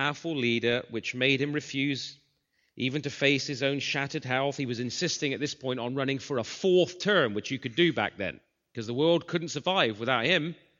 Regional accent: United Kingdom; Now, I'm British, so I may be biased about the Churchill-Roosevelt side of things

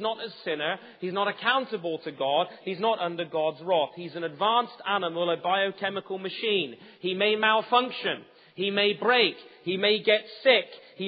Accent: England, United Kingdom; Now, I suggest to you, even though you're Canadians and I'm English, that this is insanity.

